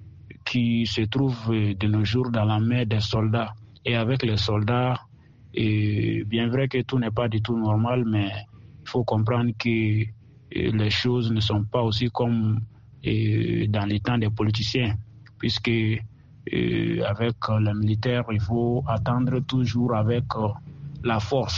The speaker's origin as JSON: {"language": "French", "country": "Mali", "said": "C'est tout chez nous, au Mali."}